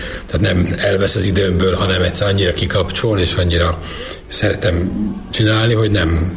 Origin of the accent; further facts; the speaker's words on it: Mohács, Baranya, Hungary; Nem, én vidéken nőttem föl, Mohácson. Ott énekeltem, aztán katonaság után már Budapestre jártam egyetemre